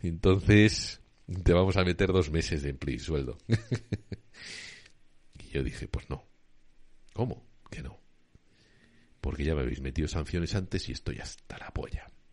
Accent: Spain; also born or lived in United States; En los años 90 me tuve que ir fuera de España 5 años a estudiar a Estados Unidos

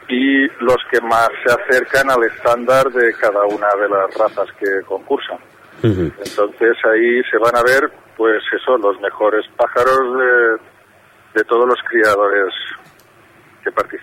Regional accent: Valencia, Valencian Community, Spain; Yo mismo soy de Valencia

